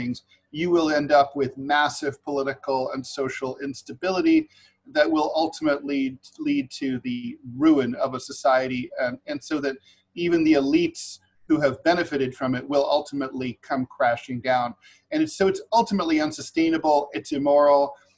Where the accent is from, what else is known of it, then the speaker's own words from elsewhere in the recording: Dayton, Ohio, United States; I grew up in Dayton, Ohio, out south of Dayton.